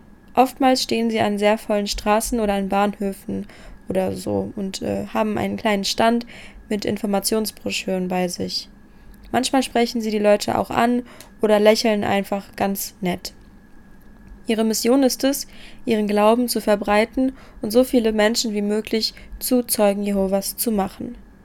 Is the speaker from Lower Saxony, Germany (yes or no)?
no; Hesse, Germany; in Europa im Taunus, also eigentlich sehr nah, wo ich wohne bzw. wo ich herkomme.